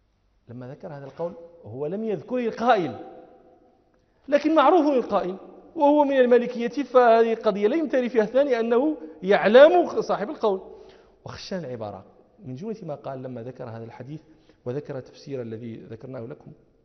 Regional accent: Morocco; احنا عندنا في المغرب الباكور

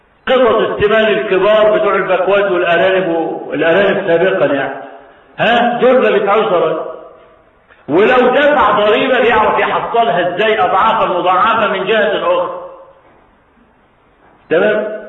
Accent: Egypt; ده احنا عادتنا كمصريين

